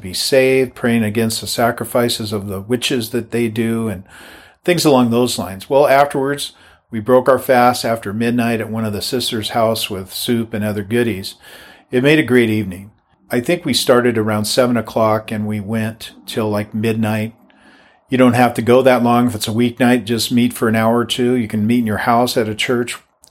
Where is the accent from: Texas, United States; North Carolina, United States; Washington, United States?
Washington, United States; Granite Falls; in the town of Granite Falls, a suburb of Everett, my hometown.